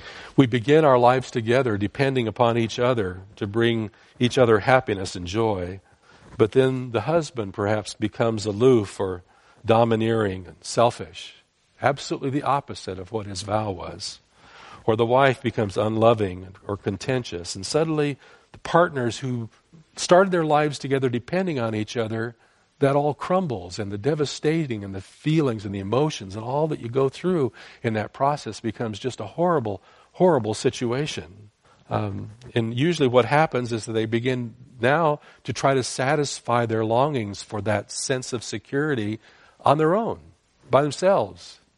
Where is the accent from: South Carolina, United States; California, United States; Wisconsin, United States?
California, United States; San Jose; Growing up in San Jose, we had down in downtown San Jose, we had a rescue mission down there.